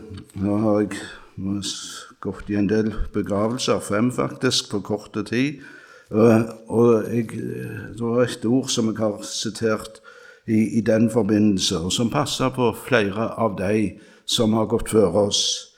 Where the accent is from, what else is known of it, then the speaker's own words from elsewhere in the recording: Randaberg, Rogaland, Norway; og hjemme på Randaberg, min ungdom